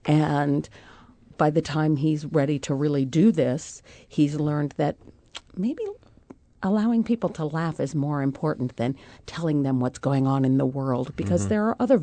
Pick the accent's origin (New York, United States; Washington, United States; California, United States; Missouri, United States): Missouri, United States; St. Louis; You know, I've I'm from St. Louis, and I come back